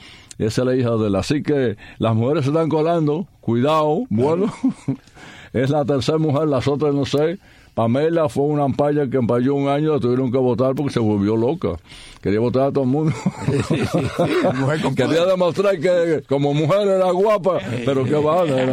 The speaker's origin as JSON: {"language": "Spanish", "country": "Cuba", "said": "yo soy cubano"}